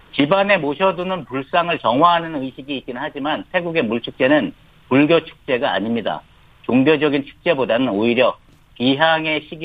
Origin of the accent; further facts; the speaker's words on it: South Korea; 제가 한국인이라서 한국의 영향력을 높게 평가하는 게 아닐까 오해하실 수도 있지만